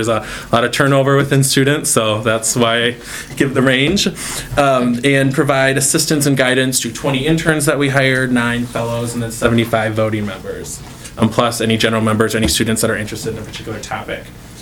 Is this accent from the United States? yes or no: yes; Minnesota, United States; And I've been born and bred in Minnesota